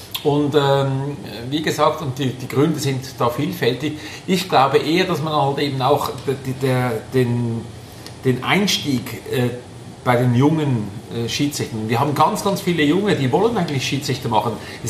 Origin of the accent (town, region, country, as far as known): Switzerland